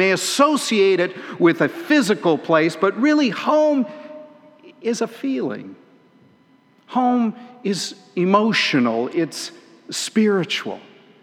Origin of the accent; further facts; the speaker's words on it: Brampton, Ontario, Canada; also born or lived in Windsor, Canada; after I moved with my parents from Brampton, the town where I grew up, down to Windsor, Ontario, we started attending a church where my dad was a pastor, Glenwood United Church.